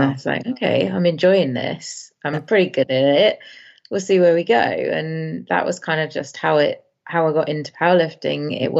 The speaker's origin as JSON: {"language": "English", "country": "United Kingdom", "said": "So as a Brit, to compete in London was fantastic, like once in a lifetime kind of experience."}